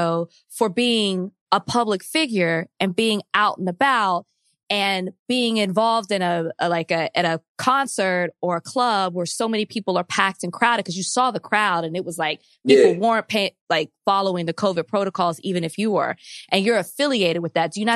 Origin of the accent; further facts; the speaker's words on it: Texas, United States; Because I'm from Texas, and I understand what you were saying with the whole situation.